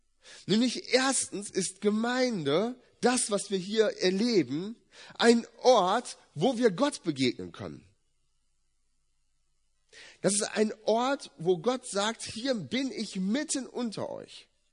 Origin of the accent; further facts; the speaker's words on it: Wolfsburg, Lower Saxony, Germany; ich komme ja aus Wolfsburg, ne?